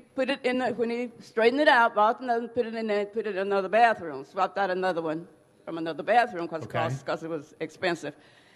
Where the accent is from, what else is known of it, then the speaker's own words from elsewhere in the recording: Oakland, California, United States; Hi, I'm from here in Oakland.